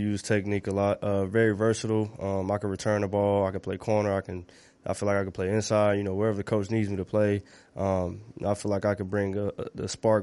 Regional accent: New Bern, North Carolina, United States; from New Bern, North Carolina, small town.

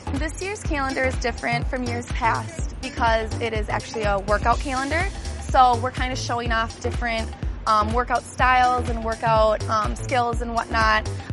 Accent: Prescott, Wisconsin, United States; I am from Prescott, Wisconsin, and it is my second year on the team.

